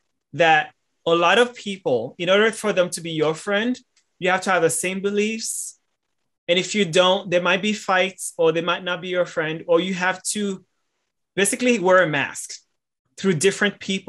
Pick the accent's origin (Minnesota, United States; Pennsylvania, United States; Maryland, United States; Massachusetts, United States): Massachusetts, United States; Boston; now in Somerville, United States; because I'm from Boston and I live close to there in Somerville.